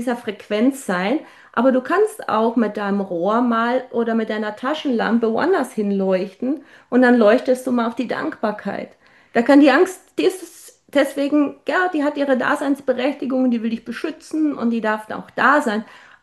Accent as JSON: {"language": "German", "country": "Austria", "said": "ich komme aus Österreich, da in meinem Zuhause in Österreich"}